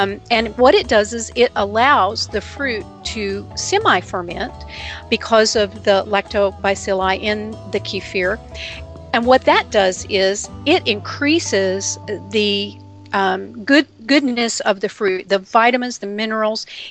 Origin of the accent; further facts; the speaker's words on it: Texas, United States; I'm from Texas. I got to say howdy.